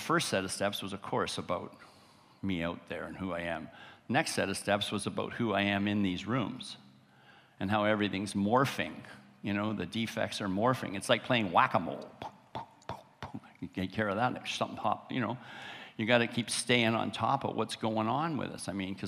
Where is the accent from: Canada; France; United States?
Canada; Winnipeg, Manitoba; now in Vancouver, Canada; I grew up in Winnipeg. I'm living on the West Coast now in Vancouver on the Pacific, but I grew up in Winnipeg, cold, winter.